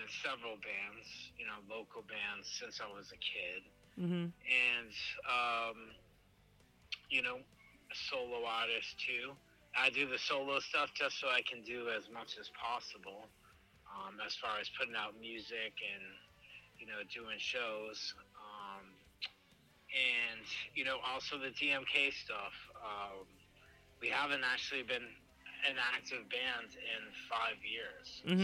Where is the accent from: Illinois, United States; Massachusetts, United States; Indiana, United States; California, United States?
Massachusetts, United States; Boston; Yeah, like you said … I'm from Boston.